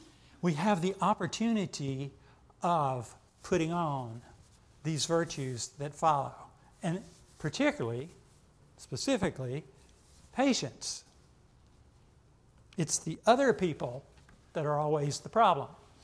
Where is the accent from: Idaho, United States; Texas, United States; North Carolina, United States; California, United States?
North Carolina, United States; I know, I'm prejudiced, I'm from Carolina.